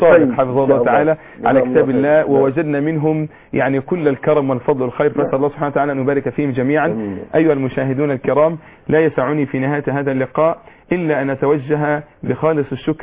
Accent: Faiyum Governorate, Egypt; تحديدا مركز طمية، قريتي بنوة وقرية.

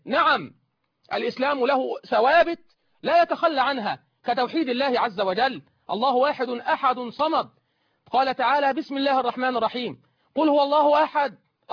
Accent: Egypt; كلنا كمصريين

